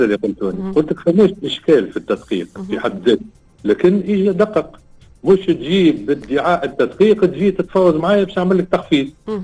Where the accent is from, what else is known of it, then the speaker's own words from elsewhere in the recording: Tunisia; انا تونسي نشوفه مع وزارة الصحة ونحلوه الموضوع هذا